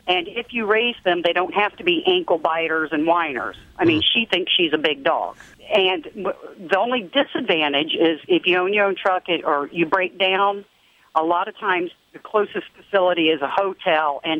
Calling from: Florida, United States; I'm in Florida today.

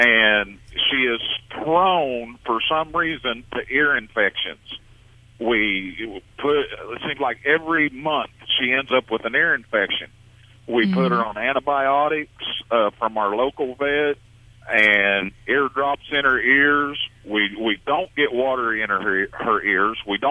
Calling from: Texas, United States; I'm in South Texas right now rolling down the highway.

